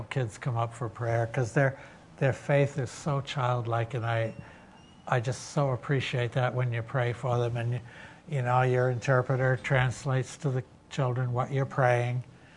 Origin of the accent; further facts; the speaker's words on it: Vermont, United States; I'm from Vermont.